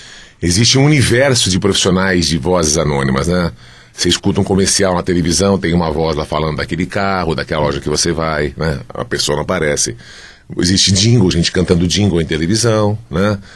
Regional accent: Santos, São Paulo, Brazil; eu sou de Santos. Quando eu comecei a dublar, eu morava em Santos e trabalhava em São Paulo. Me dava muito trabalho, aí eu resolvi mudar logo para São Paulo, bem pertinho dos estúdios, por isso que eu mudei para Vila Madalena.

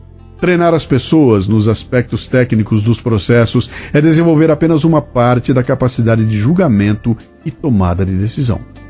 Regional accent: Bauru, São Paulo, Brazil; Comecei a trabalhar aos 15 anos de idade como revisor no jornal Diário de Bauru em minha cidade natal, no interior de São Paulo.

